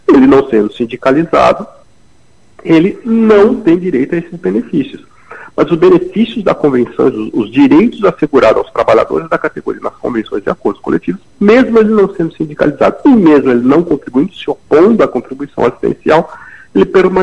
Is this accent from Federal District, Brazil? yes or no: yes; Brasília, Federal District, Brazil; Eu que sou de Brasília